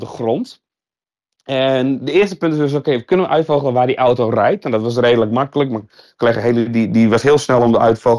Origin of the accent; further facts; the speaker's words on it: Friesland, Netherlands; ik kom uit Friesland